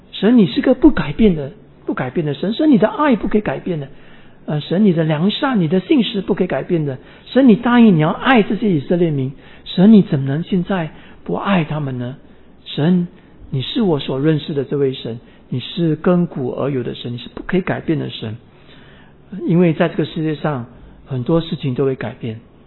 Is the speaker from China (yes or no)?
no; Singapore; 新加坡我是新加坡人啊，我在新加坡很少看到磐石啊